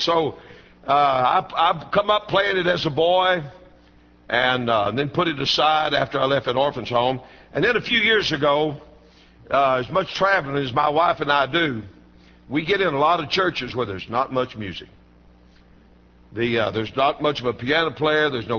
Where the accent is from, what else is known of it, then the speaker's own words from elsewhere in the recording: Texas, United States; I grew up in North Texas, and we entertained ourselves as boys.